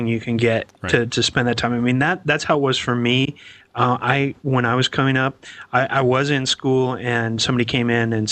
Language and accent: English; Petaluma, California, United States; I'm from Petaluma.